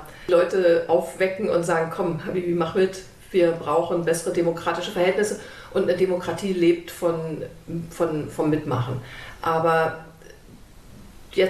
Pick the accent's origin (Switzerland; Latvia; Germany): Germany; East Germany; Ich bin in der DDR groß geworden und war dort sehr früh politisch interessiert